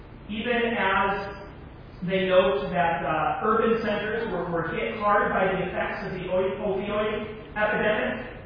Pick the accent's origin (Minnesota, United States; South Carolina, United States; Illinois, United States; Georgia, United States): Minnesota, United States; I was born and raised in Minnesota, so I'm not allowed to like Iowa.